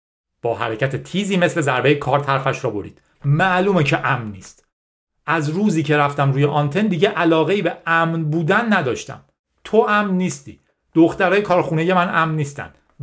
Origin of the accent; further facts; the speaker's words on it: Iran; moved away; از ایران اومدم بیرون و در نهایت فعلا ایدم اینه که به ایران نمیتونم برگردم.